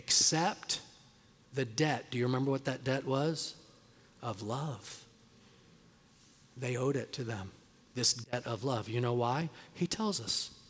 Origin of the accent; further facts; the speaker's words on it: United States; I'm American. I owe nobody nothing.